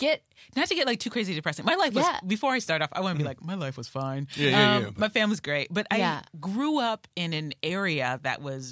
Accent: Detroit, Michigan, United States; growing up in Detroit, mm-hmm. it's like, it's sort of like anything can happen at any moment.

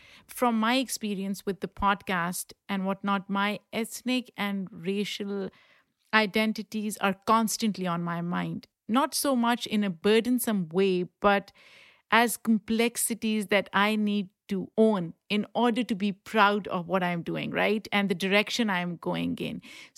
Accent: Pakistan; I come from a culture of meat eaters, right? I grew up in Pakistan eating meat.

